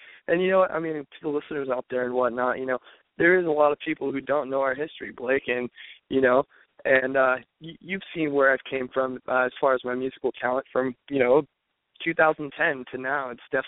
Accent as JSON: {"language": "English", "town": "San Diego", "region": "California", "country": "United States", "said": "I'm from San Diego."}